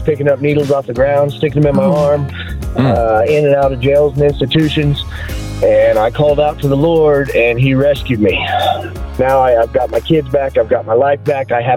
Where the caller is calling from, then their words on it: Albuquerque, New Mexico, United States; from Albuquerque, New Mexico.